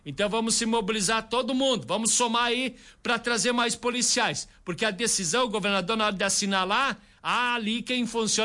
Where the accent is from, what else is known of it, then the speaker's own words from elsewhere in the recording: Vacaria, Rio Grande do Sul, Brazil; eu sou de Vacaria, eu ajudo Vacaria.